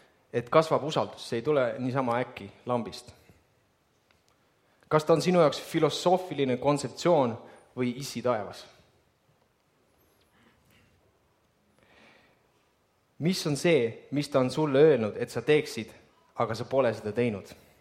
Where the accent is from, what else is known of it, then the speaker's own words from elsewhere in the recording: Viljandi, Viljandi County, Estonia; Mina olen Viljandist pärit